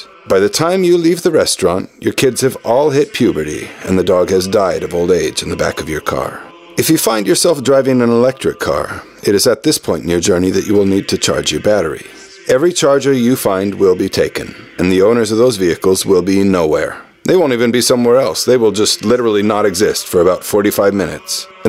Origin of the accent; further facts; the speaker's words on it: United States; This is definitely a bigger deal in Norway than it was for me growing up in the America states.